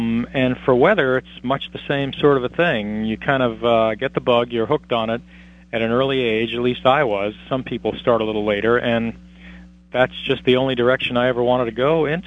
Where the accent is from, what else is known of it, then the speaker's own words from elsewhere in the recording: Queens, New York, United States; also born or lived in Long Island; Yes, I grew up in Queens, but I did spend about 10 or 11 of my last years in what I call my first lifetime in New York, on Long Island in Nassau County, before I moved to other parts of the country.